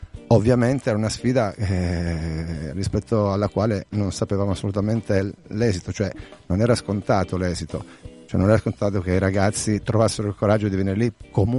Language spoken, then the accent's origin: Italian; Calabria, Italy; noi proveniamo dalla Calabria, anche se il nostro progetto si è formato a Bologna, perché ci siamo conosciuti tutti quanti a Bologna